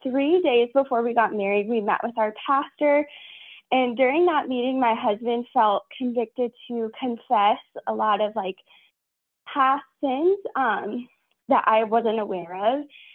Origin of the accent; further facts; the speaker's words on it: Arizona, United States; I'm from Arizona.